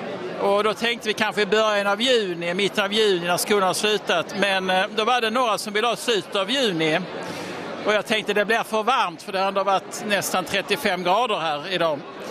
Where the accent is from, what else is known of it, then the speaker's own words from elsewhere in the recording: Skåne, Sweden; now in Stockholm, Sweden; Från Stockholm numera, trots att jag är skåning. Jag är ju från samma stad som den nya kardinalen Arborelius för biskop Anders.